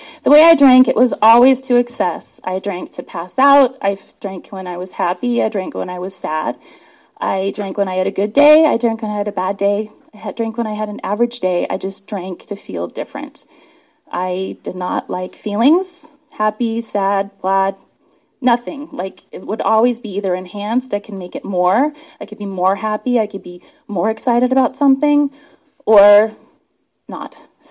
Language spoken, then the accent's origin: English; Germany; I grew up in Germany